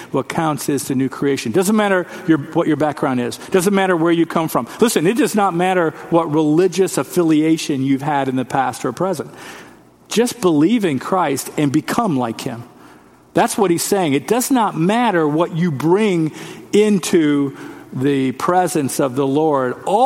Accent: Texas, United States; born there; I was born in Texas, and I'm a fan of Texas history.

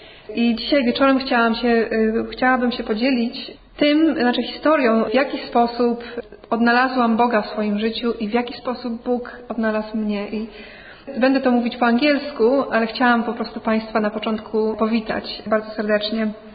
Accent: Poland; English is a second language; I was brought up in Poland. Poland is a very beautiful country. It also is a very, very strong Roman Catholic country.

